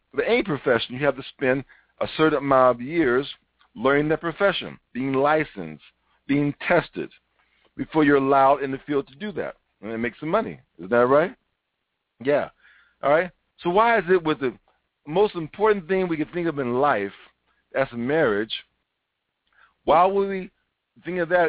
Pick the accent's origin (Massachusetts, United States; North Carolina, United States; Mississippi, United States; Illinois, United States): Illinois, United States; Chicago; When I grew up in Chicago, I did have a mother and father, but my father was a workaholic.